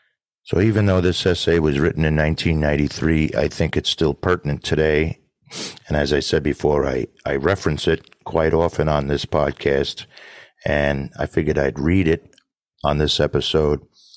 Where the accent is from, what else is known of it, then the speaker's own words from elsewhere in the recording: New York City, New York, United States; And using my hometown, New York City, as an example, just a couple of mayors ago, New York City was touted as the safest big city in America.